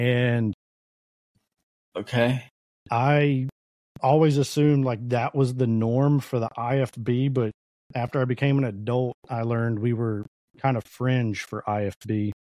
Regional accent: Orange, Texas, United States; I am from Orange, Texas. Lived here my entire life. We're right on the border of Louisiana, the west side of Louisiana.

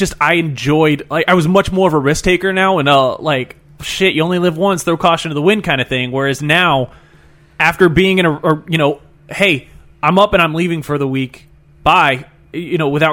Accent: Houston, Texas, United States; I drive like I'm from Houston because I fucking am.

